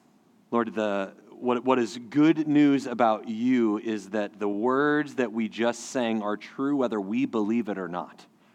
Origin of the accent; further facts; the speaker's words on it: Fayetteville, Arkansas, United States; Well, as Joel said, I'm from Fayetteville, Arkansas. My wife and I have four children.